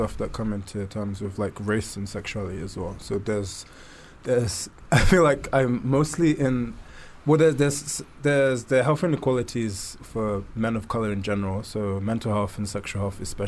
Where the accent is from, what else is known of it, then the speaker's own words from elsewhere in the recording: London, United Kingdom; being born and raised in London and growing up in, growing up here, but then kind of having the background of being West African